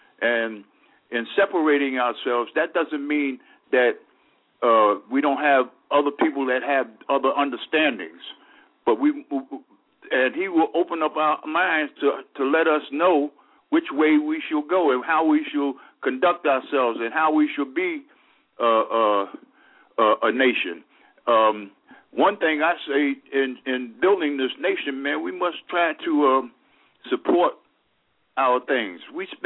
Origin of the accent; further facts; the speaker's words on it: Atlanta, Georgia, United States; I'm from Atlanta, Georgia.